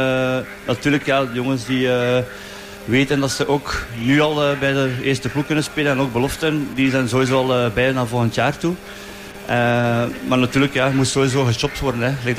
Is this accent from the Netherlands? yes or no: no; Sint-Maria-Oudenhove, Flanders, Belgium; Ik ben van Sint-Maria-Denhoven zelf. Dus Sint-Gorix is eigenlijk 5 minuten van mijn deur.